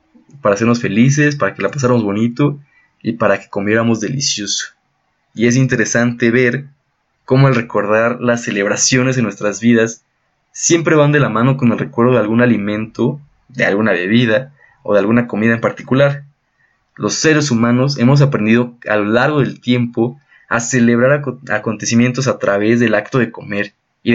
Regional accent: Mexico; todas las tradiciones que vamos jalando con el paso del tiempo como mexicanos

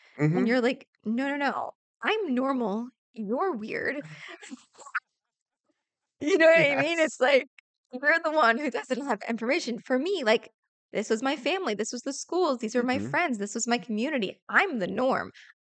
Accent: United States; born there; I'm American. I was born in the US.

